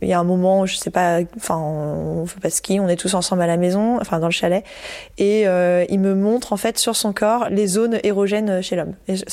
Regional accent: La Bohalle, Pays de la Loire, France; Et on a grandi à La Boale, à une quinzaine de kilomètres d'Angers, sur les bords de Loire, un charmant petit village.

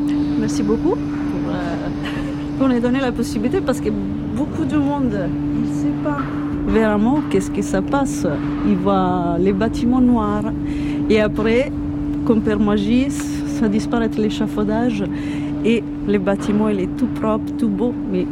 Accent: Italy; French is a second language; now in France; je suis italienne, je suis restauratrice, conservatrice de monuments historiques.

